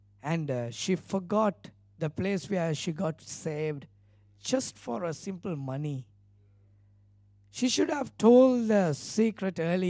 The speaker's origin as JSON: {"language": "English", "country": "Sri Lanka", "first_language": "Tamil", "second_language": "English", "said": "I'm not very much good in English because I preach in Sinhala and another language called Tamil, which is my mother tongue."}